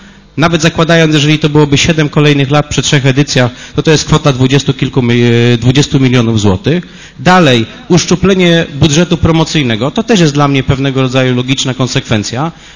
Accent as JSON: {"language": "Polish", "town": "Poznań", "region": "Greater Poland Voivodeship", "country": "Poland", "said": "nikt z nas nie chce, żebyśmy w związku z tym jako poznaniacy mieli z czegokolwiek rezygnować."}